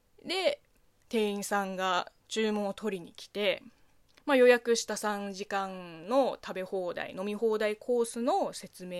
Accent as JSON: {"language": "Japanese", "country": "China", "tie": "born or raised there", "second_language": "Japanese"}